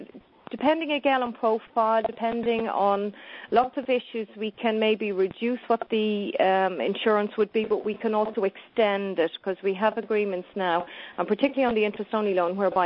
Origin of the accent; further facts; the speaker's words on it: Ireland; moved away as an adult; now in France; which is my forte, obviously, being Irish, living in France, and having worked in this environment for the past 20 years.